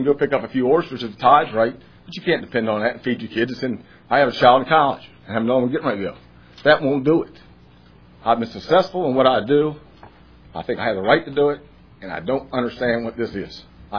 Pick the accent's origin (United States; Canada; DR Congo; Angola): United States; Chincoteague, Virginia; I'm from Chincoteague, Virginia. I've dredged for the last 17, 18 years in Chincoteague Bay.